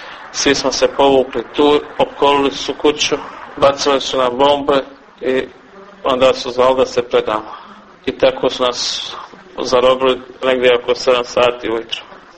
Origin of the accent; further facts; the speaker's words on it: Goražde, Federation of Bosnia and Herzegovina, Bosnia & Herzegovina; born there; Rođen sam u Goraždu, kad se zaratilo imao sam 12,5 godina.